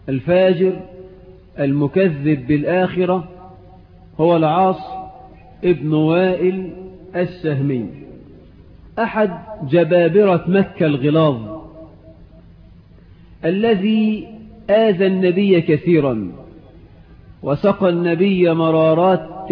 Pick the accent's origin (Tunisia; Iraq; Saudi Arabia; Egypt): Egypt; وكلنا كمصريين في ميزان